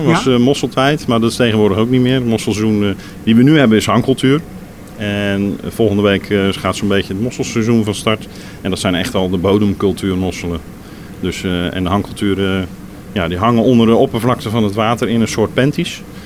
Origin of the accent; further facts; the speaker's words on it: Zeeland, Netherlands; Ik ben zelf een echte Zeeuw, dus ik haal ze ook gewoon echt uit Zeeland.